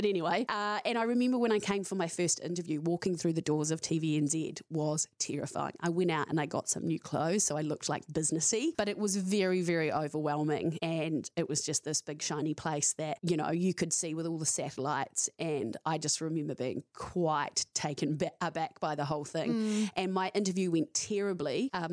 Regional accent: Tarurutangi, Taranaki, New Zealand; So I grew up on a dairy farm in Taranaki, which is about, it's a place called Tarurutangi, which is 10 minutes out of New Plymouth. Very much a country upbringing

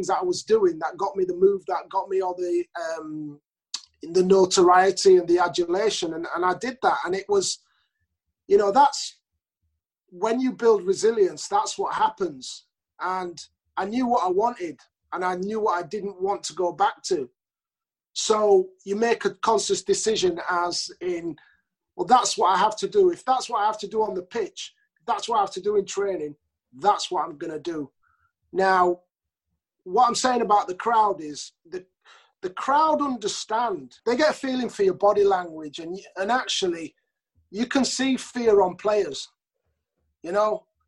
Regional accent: Doncaster, Yorkshire and the Humber, United Kingdom; I think when I was at Sheffield United, it was good for me because I came from Doncaster and nobody was expecting anything from me.

